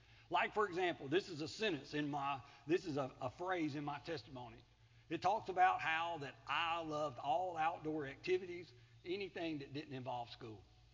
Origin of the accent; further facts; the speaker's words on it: Collins, Mississippi, United States; I grew up in Collins, Mississippi. We had loving parents who worked hard to provide for us.